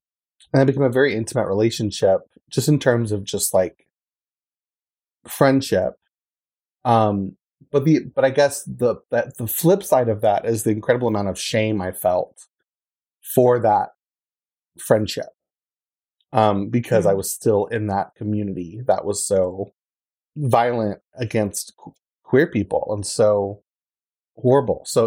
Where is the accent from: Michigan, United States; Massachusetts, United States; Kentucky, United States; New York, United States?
Kentucky, United States; I'm from Kentucky, from, like, a small town.